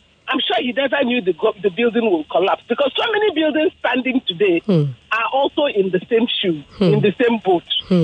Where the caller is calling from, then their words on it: Lagos, Nigeria; I'm calling from Ajao Estate.